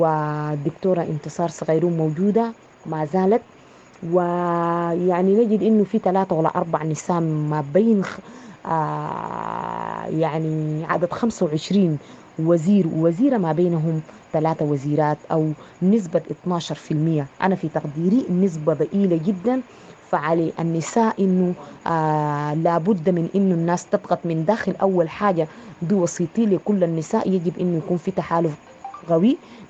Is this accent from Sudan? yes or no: yes; Sudan; أنا كنا من السودان.